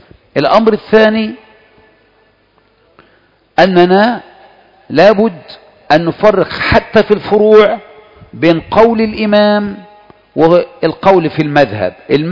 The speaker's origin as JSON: {"language": "Arabic", "country": "Egypt", "said": "ممكن احنا نقول كلمة عندنا في مصر عادي خالص"}